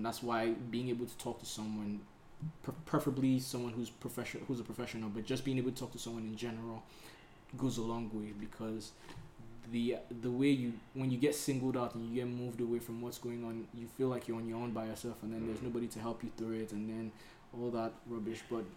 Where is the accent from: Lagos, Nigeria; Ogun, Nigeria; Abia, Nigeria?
Ogun, Nigeria; moved away as an adult; I moved out of Nigeria when I was 25, man. So I grew up in Nigeria, for the most part in Ogun State.